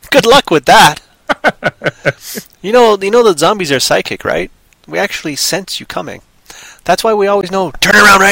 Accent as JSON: {"language": "English", "country": "Canada", "said": "of course I've used kilometers. I'm Canadian."}